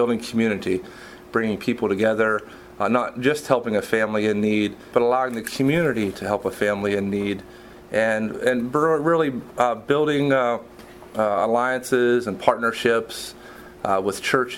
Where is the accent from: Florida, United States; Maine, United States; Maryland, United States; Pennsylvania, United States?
Pennsylvania, United States; Breezewood; Yes, I was born and raised in Breezewood, so I'm a local.